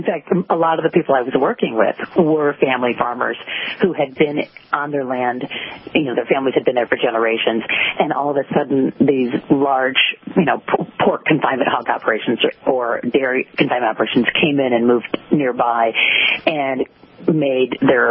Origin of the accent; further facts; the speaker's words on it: Kalamazoo, Michigan, United States; I'm from Kalamazoo, Michigan, and, you know, there's a huge amount of excellent farmland in Michigan